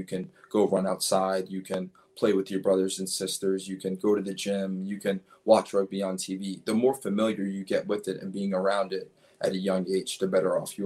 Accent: Brooklyn, New York, United States; I grew up in Brooklyn, New York, and I went to school.

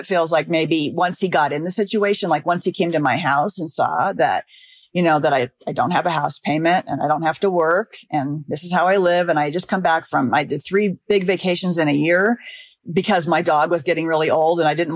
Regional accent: Los Angeles, California, United States; and I'm from Los Angeles, so I'm really, really skeptical of everybody.

